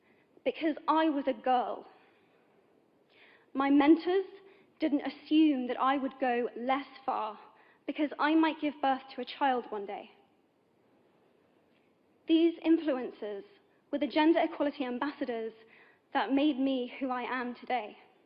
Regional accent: United Kingdom; I am from Britain.

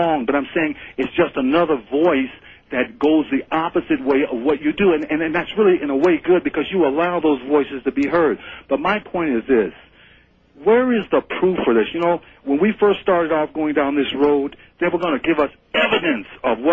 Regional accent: United States; and I'm also an American. I'm born here and bred here

